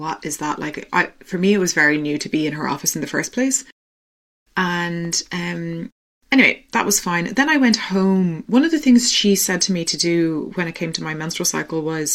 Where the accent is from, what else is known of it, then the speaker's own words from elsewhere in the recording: Ireland; I'm obviously Irish, and my mother is Irish, my dad is Dutch.